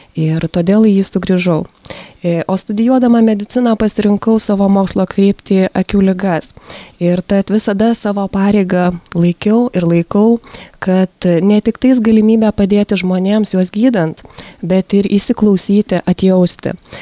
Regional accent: Alytus, Alytus County, Lithuania; Aš taip pat esu alytiškė, gimiau ir užaugau Alytuje, todėl baigusi medicinos studijas nusprendžiau grįžti į gimtąjį miestą.

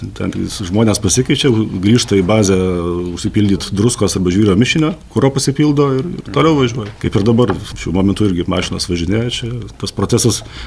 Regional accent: Samogitia, Lithuania; Mes, Žemaičiai, Marijampolė, Šiauliai, Panevėžys, šita Lietuvos dalis gavo didžiausią kritulių kiekį

